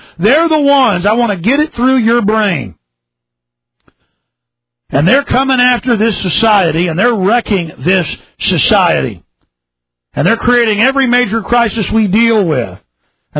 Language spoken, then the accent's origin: English; Texas, United States; Not being mean to Southerners or Texans, I'm as Texan as you get.